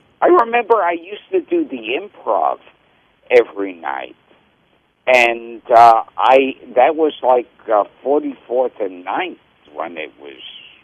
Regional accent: Brooklyn, New York, United States; No. I moved out of there years ago, but I grew up in Brooklyn.

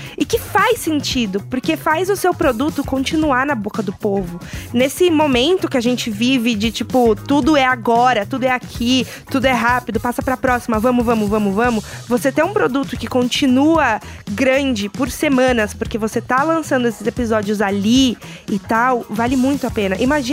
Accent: Brazil; Eu sou brasileira

